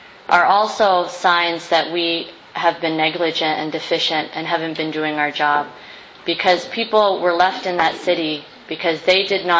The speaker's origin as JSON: {"language": "English", "country": "Canada", "moved": "yes", "lives_now": "United States", "said": "I increasingly feel like an immigrant to the United States. At first when I came from Canada, I didn't"}